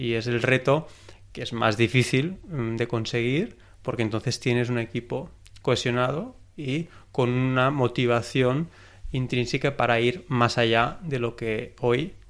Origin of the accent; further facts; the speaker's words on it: Mataró, Catalonia, Spain; estamos en Mataró, somos de Mataró.